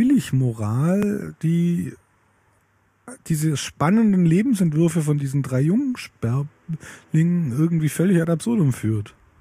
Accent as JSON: {"language": "German", "region": "Swabia", "country": "Germany", "said": "das ist für mich als Schwabe halt auch."}